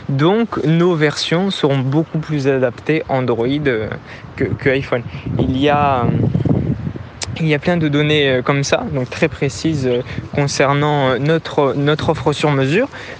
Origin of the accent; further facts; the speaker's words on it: Metz, Grand Est, France; Bonjour, donc … je suis de base à Metz, juste à côté de Luxembourg.